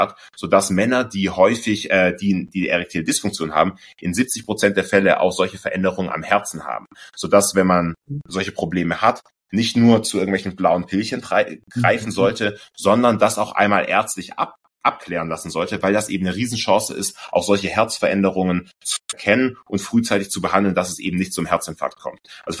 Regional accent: Baden-Württemberg, Germany; ich komme ja aus dem Schwabenland, aus der Nähe von Tübingen

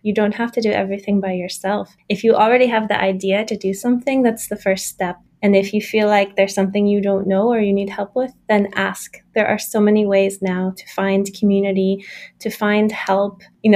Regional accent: Canada; also born or lived in Brussels / England; now in Berlin, Germany; I'm originally from Canada. I've been in Berlin for almost 20 years. I've also lived in Brussels for a few years and England as well, but I like to call Berlin my home now.

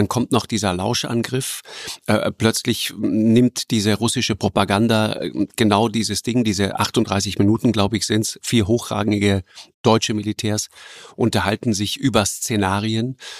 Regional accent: South Tyrol, Italy; Weißt du, als Südtiroler hat man immer so eine Sympathie für kleine feine Länder.

